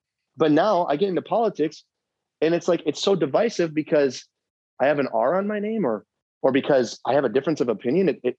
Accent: United States; And as an American, I have the right to say to myself and my family, no, we're not going to take that vaccine.

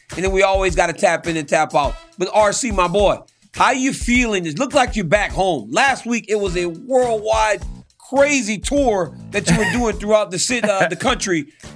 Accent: Louisiana, United States; I'm from Louisiana. I'm a bit simple-minded.

